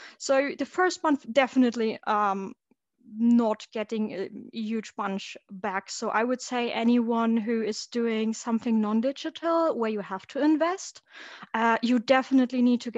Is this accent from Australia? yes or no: no; Germany; English is a second language; moved away as an adult; now in United Kingdom; I'm currently living in the UK. I'm originally from Germany, but moved over a few years ago for a job.